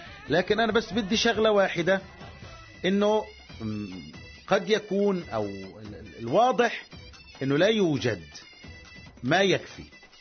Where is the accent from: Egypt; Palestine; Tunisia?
Palestine; انا كمواطن فلسطيني